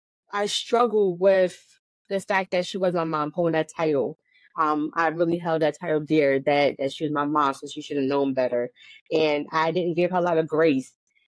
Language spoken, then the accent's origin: English; New Jersey, United States; So I was born in New Jersey. I grew up in New Jersey, and I moved around a lot.